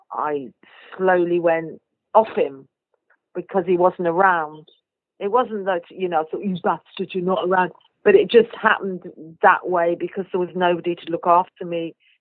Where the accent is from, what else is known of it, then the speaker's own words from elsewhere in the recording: England, United Kingdom; Don't you know I'm English and all this shit?